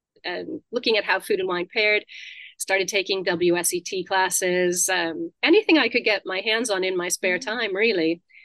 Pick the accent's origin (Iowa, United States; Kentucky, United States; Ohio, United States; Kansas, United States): Ohio, United States; I grew up in the United States in Ohio, which is very central and kind of the middle of nothing.